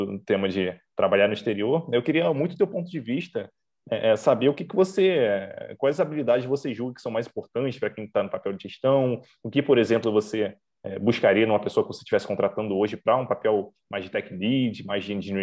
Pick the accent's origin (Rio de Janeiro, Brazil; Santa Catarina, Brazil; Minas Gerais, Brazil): Rio de Janeiro, Brazil; Eu sou carioca, então eu posso falar isso porque eu vivi muitos anos da minha vida no Rio de Janeiro.